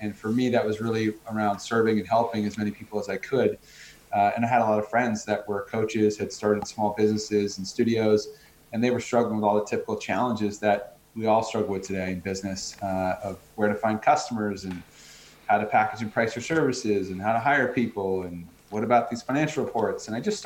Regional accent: United States; now in Australia; I'm American, grew up in America, but I've spent a lot of time around the world

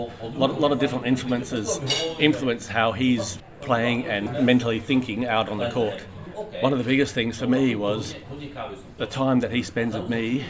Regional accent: Australia; It's very difficult being Australian.

